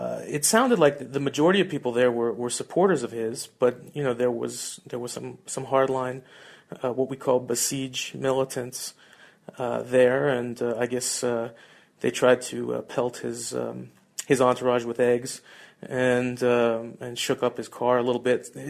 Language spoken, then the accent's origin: English; West Coast, United States; I think that I'm from the West Coast, and to get from Tehran to San Francisco in the best circumstances takes me about 22 hours.